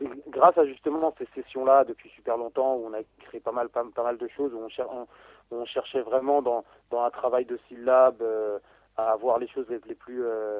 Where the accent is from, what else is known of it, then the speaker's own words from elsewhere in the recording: Noisy-le-Sec, Île-de-France, France; Ouais, voilà, on est originaire de Noisy-le-Sec, en Seine-Saint-Denis.